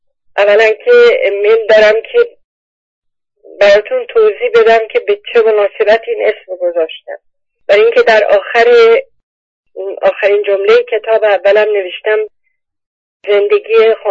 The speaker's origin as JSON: {"language": "Persian", "country": "Iran", "moved": "yes", "said": "ماهایی که از ایران آمدیم وجودمونو، جانمونو گذاشتیم و جسممونو برداشتیم و آمدیم"}